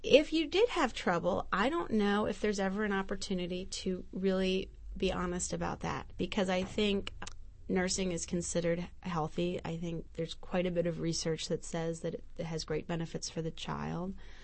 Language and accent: English; United States; but as an American woman that thought I was so savvy, for example, I knew where in New York City to get the best leg wax.